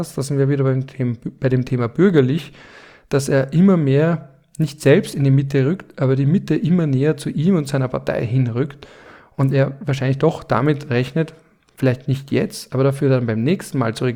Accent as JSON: {"language": "German", "region": "Vienna", "country": "Austria", "said": "der ich bin auch Wiener, deswegen muss ich pessimistisch sein"}